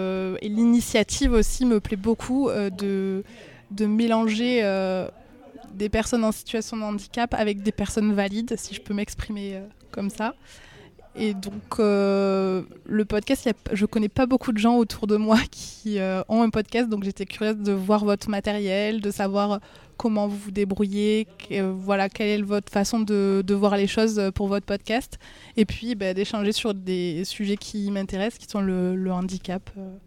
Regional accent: Toulouse, Occitanie, France; je suis toulousaine

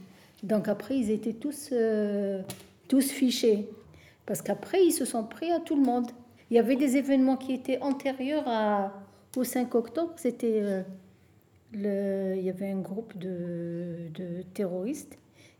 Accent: Algeria; now in France; Je suis originaire d'Algérie. Je suis en France depuis 2008 pour des raisons de santé.

